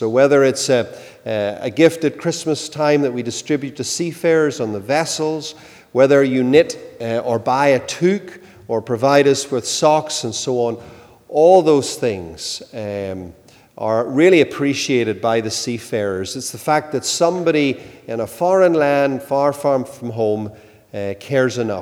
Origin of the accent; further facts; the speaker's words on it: Ireland; moved away as an adult; also born or lived in Ontario; I grew up in Ireland, and I lived in the north of Ireland. I was a curate in a parish in Dublin, and then moved to Ontario